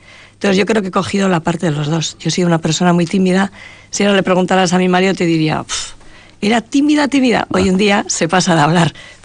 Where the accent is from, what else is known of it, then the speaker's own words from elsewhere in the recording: Irun, Basque Country, Spain; born there; Yo soy nacida en Irún, pero Irún y Oñarbi está todo pegado, la bahía de Chingudi.